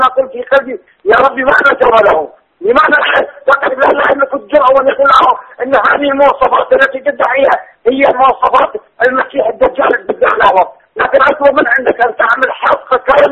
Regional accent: Kurdistan Region, Iraq; انا من كردستان العراق

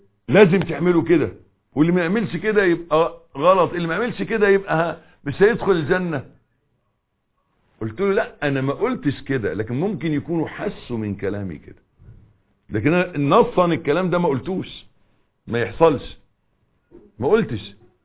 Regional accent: Egypt; انا بقول عندنا في مصر، معلش عشان ما يبقاش كلام معمم

